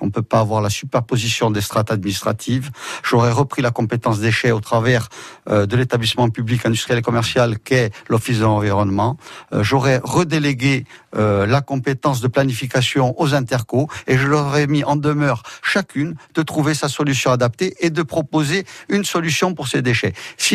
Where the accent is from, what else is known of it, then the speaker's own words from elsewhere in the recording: Corsica, France; Nous sommes des combattants, nous sommes des patriotes, nous sommes des Corses.